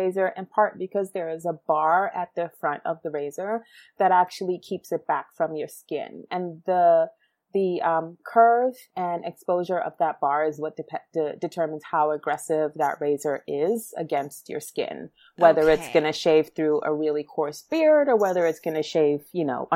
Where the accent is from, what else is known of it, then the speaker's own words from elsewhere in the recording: Guyana; when I was growing up in Guyana, my uncles used to use this type of razor.